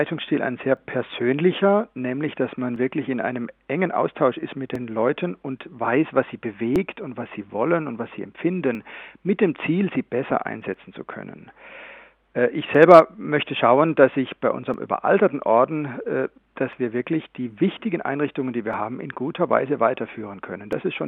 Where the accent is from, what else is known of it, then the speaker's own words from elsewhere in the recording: Freiburg, Baden-Württemberg, Germany; Ich stamme aus Freiburg und war nach dem Abitur zunächst im Priesterseminar dort 2 Jahre